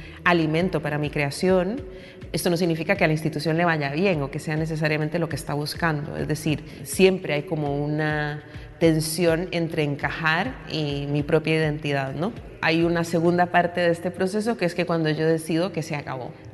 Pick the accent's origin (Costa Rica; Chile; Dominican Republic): Costa Rica; moved away as an adult; yo vengo de Costa Rica, inicialmente vine a estudiar, eso que nos pasa a muchas, que venimos para un par de años y nos quedamos ya casi 20